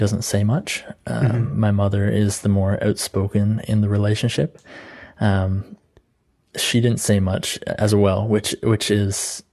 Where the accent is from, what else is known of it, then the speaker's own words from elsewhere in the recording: Canada; I'm from Canada.